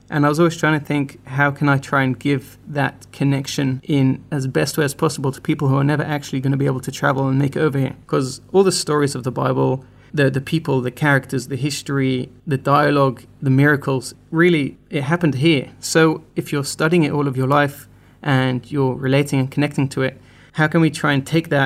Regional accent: London, United Kingdom; now in Israel; And I grew up in London for 18 years.

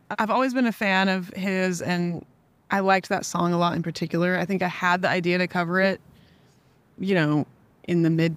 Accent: Portland, Oregon, United States; I was living in Portland at the time, which is my hometown.

